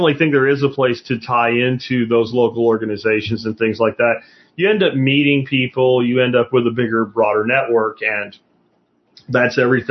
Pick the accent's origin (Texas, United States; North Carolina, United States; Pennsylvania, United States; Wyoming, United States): Pennsylvania, United States; Where I grew up in Pennsylvania was a lot like that. It's like the edge of Appalachia, but it's still Appalachian.